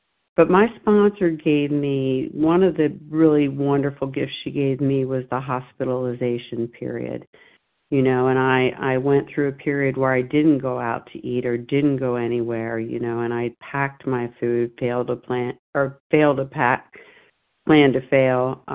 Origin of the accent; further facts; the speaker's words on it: Lewes, Delaware, United States; I'm from Lewis, Delaware, and I'm a recovered compulsive overeater.